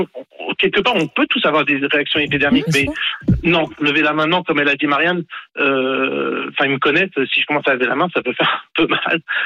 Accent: Marseille, Provence-Alpes-Côte d'Azur, France; surtout en tant que Marseillaise.

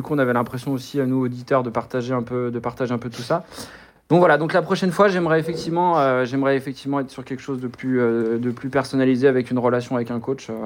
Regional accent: Lyon, Auvergne-Rhône-Alpes, France; Moi, je suis lyonnais, donc.

